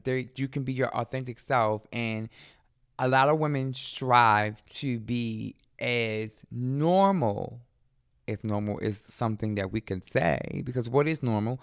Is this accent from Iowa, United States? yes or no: no; Baltimore, Maryland, United States; a lot of people didn't think that I came from Baltimore. They thought that I was from up north, from Philadelphia or New York.